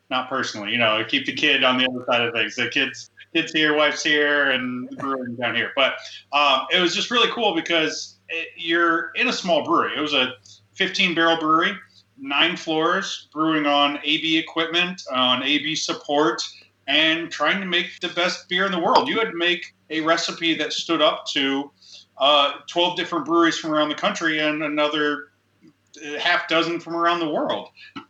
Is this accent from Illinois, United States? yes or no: yes; Illinois, United States; I'm from Illinois, so coming back to the Midwest is something that I really wanted to do. My family was here.